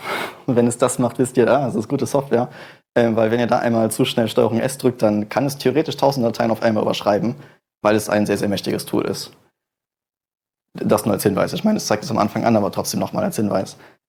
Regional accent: Düsseldorf, North Rhine-Westphalia, Germany; Ich komme aus Düsseldorf

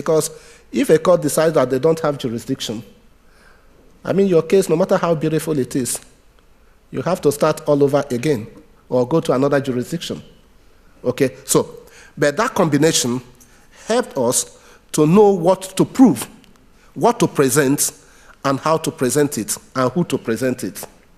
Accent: Nigeria; as a Nigerian lawyer that does not have the right of appearance in a Dutch court

